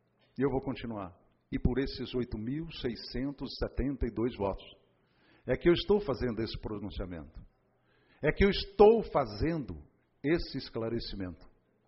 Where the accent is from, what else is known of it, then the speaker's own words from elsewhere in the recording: Araguari, Minas Gerais, Brazil; Sou de Araguari, Minas Gerais.